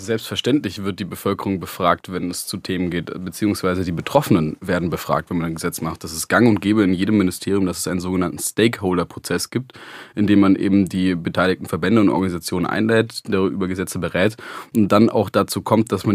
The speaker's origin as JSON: {"language": "German", "region": "Baden-Württemberg", "country": "Germany", "said": "Also ich komme aus Baden-Württemberg. Der Bund ist mittlerweile der einzige Ort, an dem ich als 16-Jähriger nicht wählen dürfte."}